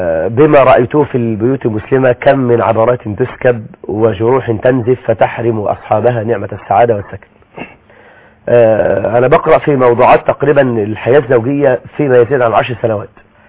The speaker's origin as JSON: {"language": "Arabic", "country": "Egypt", "said": "ومن الدعاة عندنا في مصر،"}